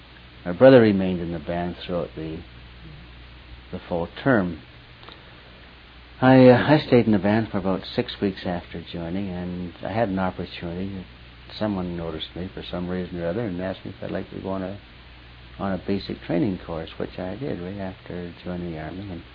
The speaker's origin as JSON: {"language": "English", "town": "Ottawa", "region": "Ontario", "country": "Canada", "tie": "born there", "also_born_or_lived": "Calgary / Edmonton", "said": "I was born in Ottawa, Ontario. And the family only lived there for, a year after my birth. And we were sort of a transient family to begin with."}